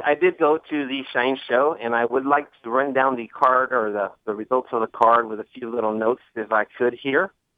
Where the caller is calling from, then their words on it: San Antonio, Texas, United States; in San Antonio.